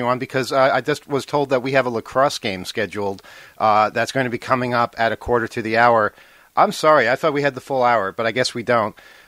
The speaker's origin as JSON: {"language": "English", "town": "Queens", "region": "New York", "country": "United States", "tie": "born or raised there", "said": "You know, I grew up in Queens. We didn't have a castle."}